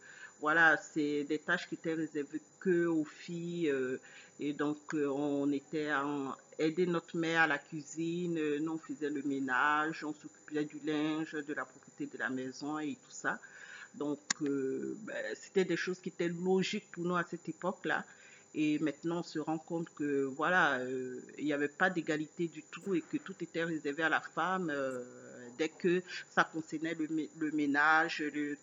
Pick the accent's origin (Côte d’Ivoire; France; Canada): Côte d’Ivoire; Je suis originaire de l'Afrique de l'Ouest, donc de la Côte d'Ivoire, et je suis la seule fille parmi trois garçons.